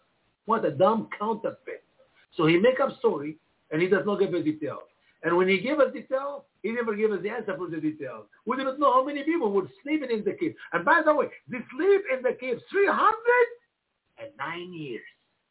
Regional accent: Egypt; I will take you to many of the villages of my home country, Egypt

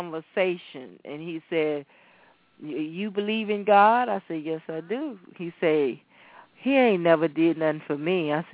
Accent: Houston, Texas, United States; I said, well, I was raised in Fifth Ward. I'm the oldest of nine.

